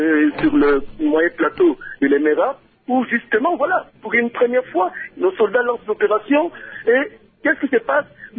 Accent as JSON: {"language": "French", "region": "North Kivu", "country": "DR Congo", "said": "ce risque-là n'est pas aussi grand que chez nous au Nord Kivu."}